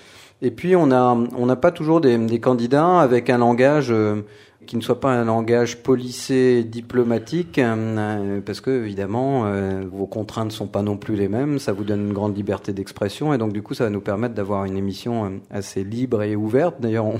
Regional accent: Normandy, France; Moi, je suis normand, donc Caillé, le lait, donc c'était plus naturel dans mon langage.

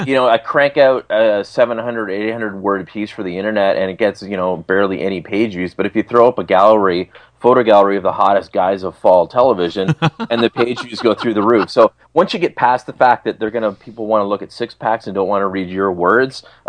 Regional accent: Brantford, Ontario, Canada; in my hometown of Brantford.

